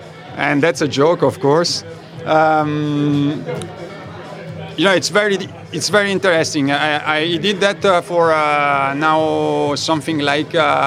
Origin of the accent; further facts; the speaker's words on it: Lugano, Ticino, Switzerland; I'm from Lugano, and I have two Italian grandmother, which does not mean that that I'm from Latin America.